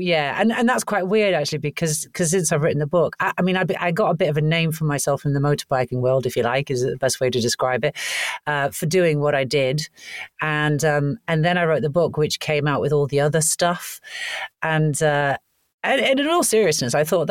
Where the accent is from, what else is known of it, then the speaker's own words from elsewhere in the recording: Wales, United Kingdom; also born or lived in Canada; I was born in Canada and raised in Wales, and I grew up in a sort of a farming community, quite a rural area. Great place to grow up as a kid.